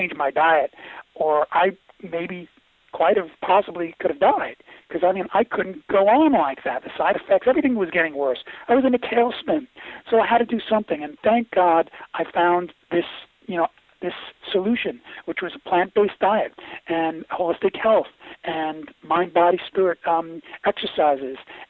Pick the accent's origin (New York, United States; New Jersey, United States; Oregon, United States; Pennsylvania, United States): New York, United States; Queens; I mean, I'm a kid from Queens, New York originally, right?